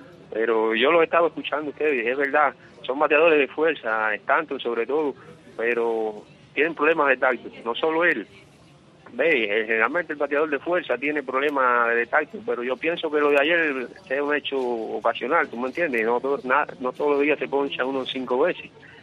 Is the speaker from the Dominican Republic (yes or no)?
no; Cuba; yo soy fanático a los Yankees, como muchos cubanos.